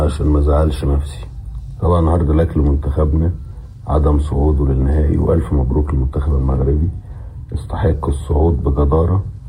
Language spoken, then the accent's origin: Arabic; Egypt; ما انا مصري بهويتي المصريه المصريه بلوني المصري.